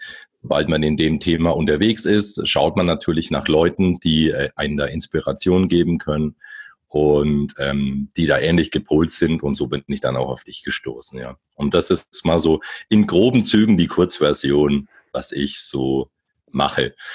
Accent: Bamberg, Bavaria, Germany; now in Bayreuth, Germany; Ich bin hier erst hergezogen, ursprünglich bin ich aus Bamberg.

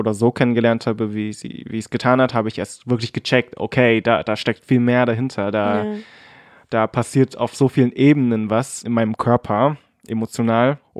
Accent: Cottbus, Brandenburg, Germany; meine Geschwister und ich, wir sind alle hier aufgewachsen in Cottbus und sind ziemlich deutsch, also ich zumindest.

